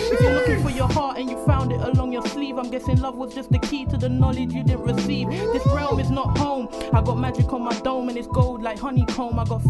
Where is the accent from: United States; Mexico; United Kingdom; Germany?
United Kingdom; Camden, London; I got family up there, though, but, like, I'm from Camden.